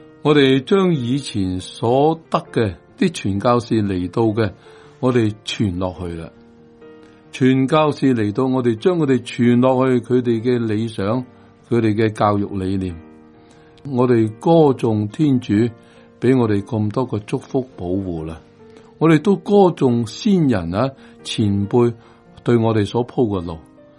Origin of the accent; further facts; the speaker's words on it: Guangdong, China; 点心就系好似我哋广东人所食嘅点心啦。